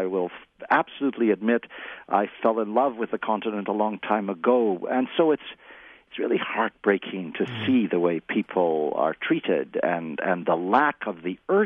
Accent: Canada; By the way, it's the same in my country. As a Canadian, the people of the country are engaged.

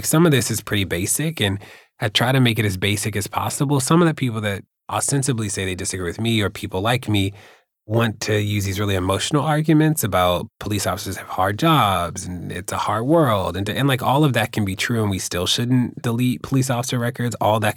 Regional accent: Baltimore, Maryland, United States; It's a big, small city. So my world was pretty small in Baltimore. I grew up as a youth organizer in the city

